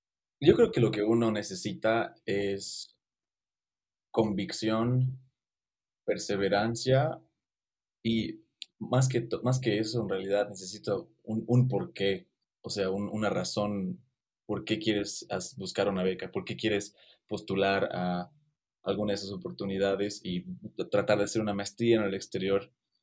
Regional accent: Cochabamba, Bolivia; moved away; entonces mezclo mi personalidad local con mi personalidad que desarrollé eventualmente cuando salí de Cocha

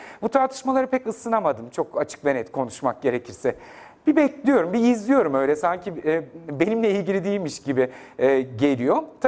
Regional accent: Ankara, Turkey; Ben Ankara'da doğdum büyüdüm. Yeni mahalleliyim. Annem babam burada. İstanbul'da işsiz bir gazeteci olarak daha fazla geçimimi sürdüremeyince daha rahat yaşarım diye 10 sene sonra Ankara'ya döndüm geldim, yerleştim, buradayım.

